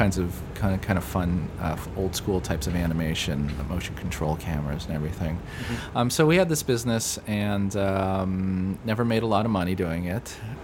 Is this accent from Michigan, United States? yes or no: no; Brooklyn, New York, United States; I grew up in Brooklyn, mm-hmm. In Park Slope, since I was about 4 or 5 years old.